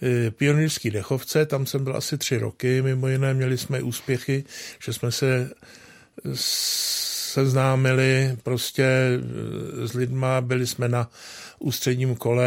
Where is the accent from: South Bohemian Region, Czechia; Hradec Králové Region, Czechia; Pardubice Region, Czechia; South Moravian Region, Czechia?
South Bohemian Region, Czechia; Řemíčov; Já jsem rodák z Řemíčova, tam jsme taky bydleli